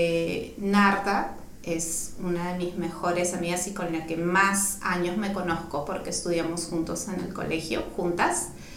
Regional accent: Lima, Peru; also born or lived in Pucallpa; Cuando nací, al año fui a vivir a Pucallpa, que es una provincia por el lado de la selva de Perú. Viví ahí 2 años, después regresé a Lima y viví ahí toda mi vida.

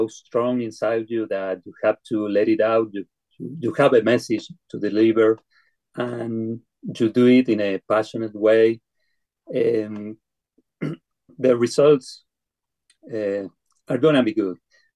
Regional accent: Argentina; English is a second language; I'm from Argentina. Here in Argentina, it's not easy to speak for the animals.

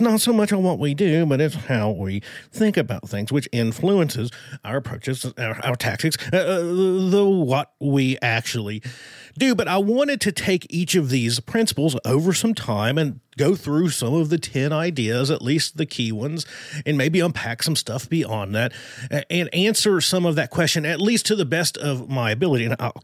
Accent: Appalachia, United States; And I'm a redneck from Appalachia.

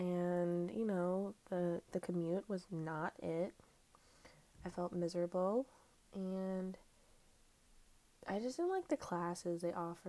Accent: New York, United States; now in Queens, United States; I am 20 years old. I'm from New York, specifically Long Island, but I currently live in Queens with my mom.

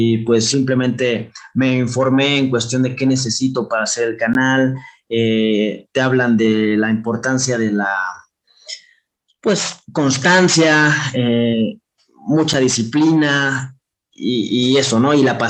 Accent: Morelos, Mexico; soy de Morelos, acá vivo

